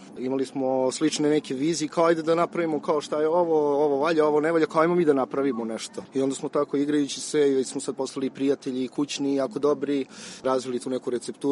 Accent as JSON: {"language": "Serbian", "town": "Bor", "region": "Southern and Eastern Serbia", "country": "Serbia", "tie": "born or raised there"}